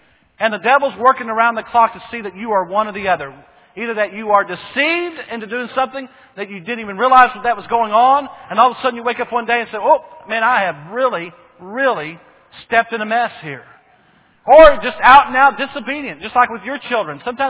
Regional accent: Bowie, Texas, United States; But I was born and raised in Bowie, Texas, a huge city north of here, metropolis.

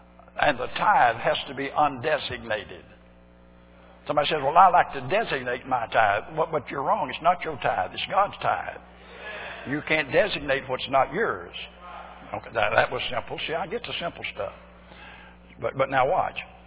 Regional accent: Arkansas, United States; born there; See, I was born in Arkansas.

